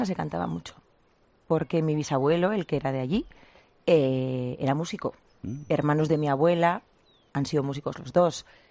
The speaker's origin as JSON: {"language": "Spanish", "town": "Rentería", "region": "Basque Country", "country": "Spain", "also_born_or_lived": "San Sebastián", "said": "Yo soy de Rentería. Nacía en San Sebastián. Nacíamos todos en San Sebastián. Pero sí, soy de Rentería. Pero mi familia materna son todos navarros y casi todos afincados en Puente la Reina."}